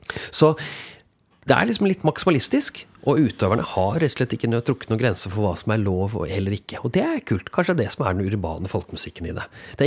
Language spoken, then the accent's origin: Norwegian; Telemark, Norway; og siden jeg kom fra Telemark, så spiller jeg den riktigere fordi jeg derfra.